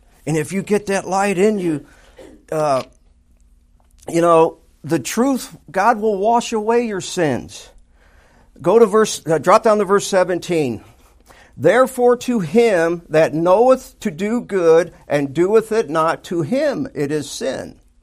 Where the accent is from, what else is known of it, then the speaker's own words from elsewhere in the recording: the South, United States; I was raised in the South, and we eat pork chops.